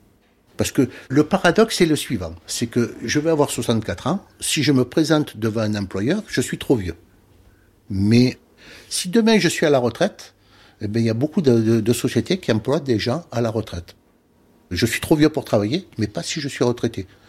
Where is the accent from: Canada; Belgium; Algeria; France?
Algeria; born there; j'ai 63 ans. Je suis né en Algérie, j'ai grandi dans une famille où mon père était militaire.